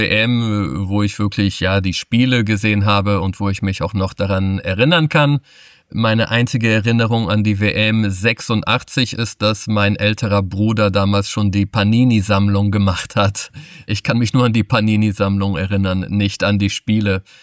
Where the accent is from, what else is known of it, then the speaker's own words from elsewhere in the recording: Bonn, North Rhine-Westphalia, Germany; born there; Ich bin Portugiese, aber in Deutschland geboren, in Bonn.